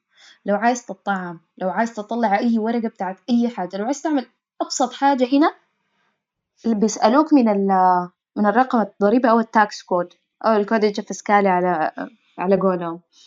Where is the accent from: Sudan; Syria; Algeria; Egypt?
Sudan; now in Italy; لكن الحاجة الكويسة إنه إحنا من السودان